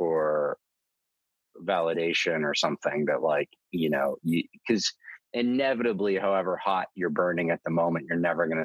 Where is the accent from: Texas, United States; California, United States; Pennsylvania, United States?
Texas, United States; I grew up in Texas. Dad's a lawyer.